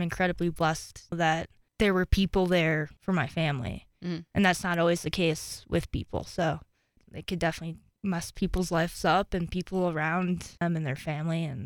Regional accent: Chicago, Illinois, United States; I'm from Chicago, 93.1 WXRT, which is Chicago's finest rock, and a radio station that I still listen to this day and that I grew up with listening

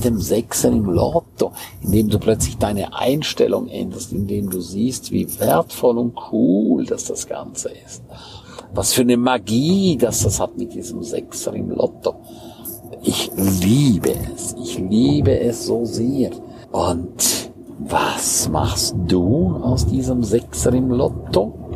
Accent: St. Moritz, Grisons, Switzerland; Zumal, wenn es nach St. Moritz geht, in meine Heimat.

